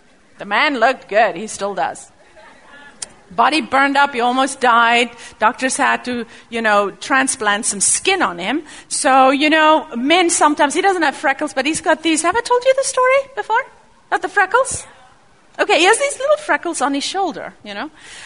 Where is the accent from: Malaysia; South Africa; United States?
South Africa; I've got freckles. I grew up in South Africa.